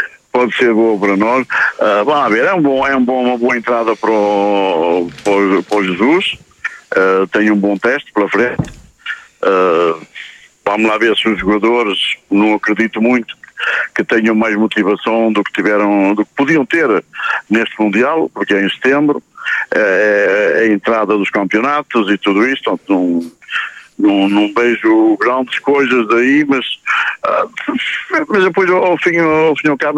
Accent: Portugal; moved away; eu sou português e imigrante e gosto de ver essas coisas assim, não é?

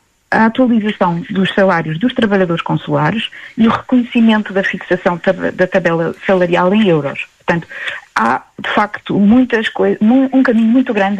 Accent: Portugal; nós pagamos impostos, somos portugueses e temos muitas, muitas dificuldades

